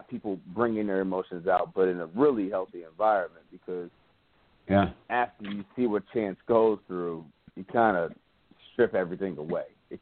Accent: Chicago, Illinois, United States; we all are frat brothers, and we're all from Chicago, and they live in Los Angeles, and I lived in Philadelphia at the time when we were in production.

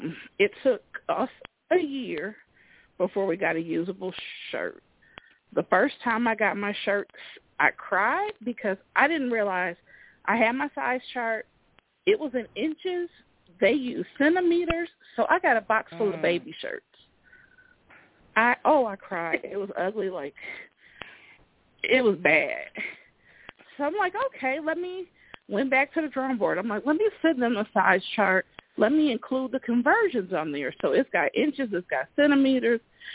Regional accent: Rock Island, Illinois, United States; born there; now in Davenport, United States; I was born in Rock Island, Illinois. I currently live in Davenport, Iowa, right across the river.

